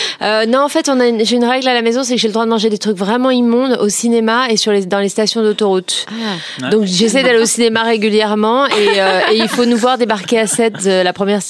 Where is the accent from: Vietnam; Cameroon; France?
France; Créteil, Île-de-France; j'ai grandi à Créteil, donc j'ai été largement servie en trucs indus.